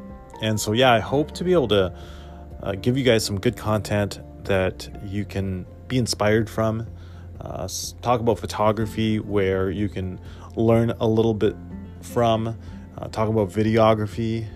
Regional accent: Toronto, Ontario, Canada; Like I said, I'm from Toronto

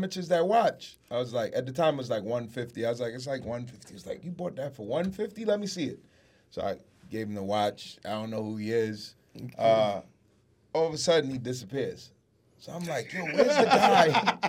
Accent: Flatbush, New York, United States; It was just, I'm from Flatbush, you know, anybody.

